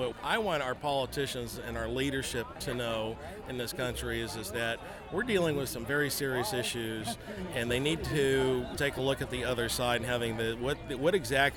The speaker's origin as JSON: {"language": "English", "town": "Pilot Point", "region": "Texas", "country": "United States", "also_born_or_lived": "Decatur", "said": "I'm from Pilot Point, Texas, formerly of Decatur, Texas."}